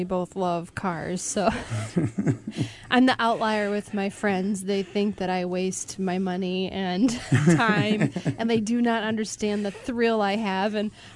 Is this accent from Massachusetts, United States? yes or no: no; Michigan, United States; as a teenager, I didn't know how cool it was that I grew up on M22 in Leelanau County.